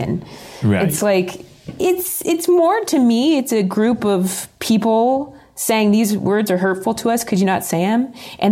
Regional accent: Ohio, United States; I grew up in Ohio

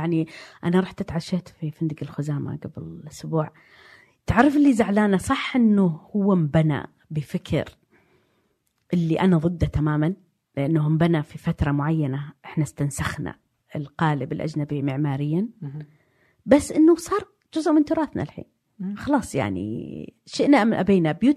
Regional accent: Diriyah, Riyadh Province, Saudi Arabia; born there; also born or lived in Jeddah / London; أنا ولدت في الدرعية في بيت طيني، وبعدين سجلوني إني انولدت في الرياض، تعرف يعني مولودة عام 71، فتتخيل الوضع. عمري 3 سنوات رحنا لجدة في غربة

